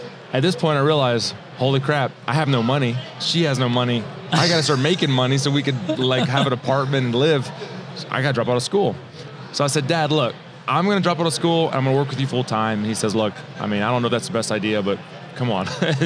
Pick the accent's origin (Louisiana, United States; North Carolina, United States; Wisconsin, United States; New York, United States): Louisiana, United States; Baton Rouge; Yeah, so I'm from Baton Rouge, Louisiana.